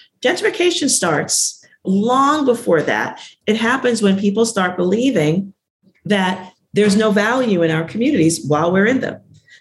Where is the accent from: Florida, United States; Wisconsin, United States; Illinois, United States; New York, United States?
New York, United States; New York City; Like I'm from the South Bronx, like we created hip hop.